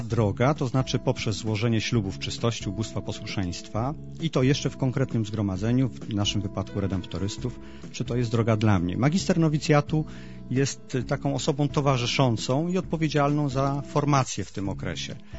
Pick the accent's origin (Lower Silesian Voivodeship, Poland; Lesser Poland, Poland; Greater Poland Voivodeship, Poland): Lower Silesian Voivodeship, Poland; Wołów; Pochodzę spod Wrocławia, z pięknej miejscowości Wołów.